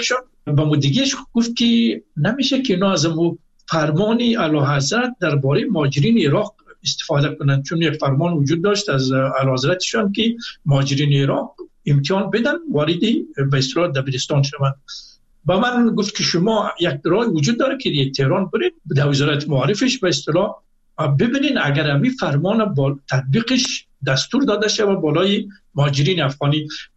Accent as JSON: {"language": "Persian", "country": "Afghanistan", "also_born_or_lived": "Mashhad, Iran", "moved": "yes", "said": "گفتم من از افغانستان آمدم،"}